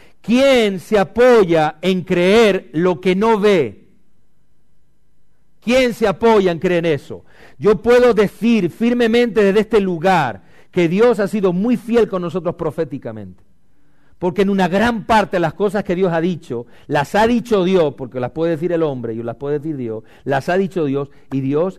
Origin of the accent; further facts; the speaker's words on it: Spain; porque así somos los españoles, machitos.